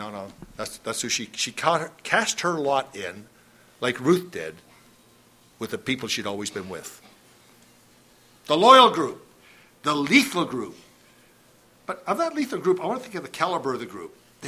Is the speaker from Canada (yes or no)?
yes; Ontario, Canada; I was born and raised in Ontario and committed to the work from Ontario. I have lived for 40 years longer than I lived in southwestern Ontario.